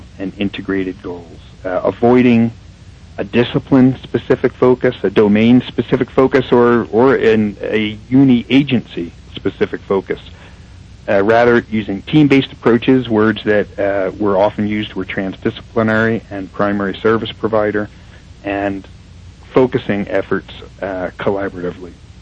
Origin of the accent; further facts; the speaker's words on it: Colorado, United States; here in my home state of Colorado